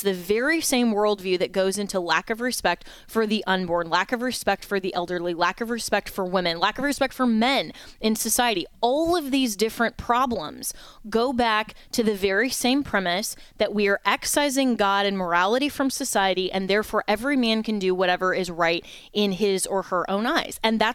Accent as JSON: {"language": "English", "region": "Florida", "country": "United States", "said": "here in my home state of Florida"}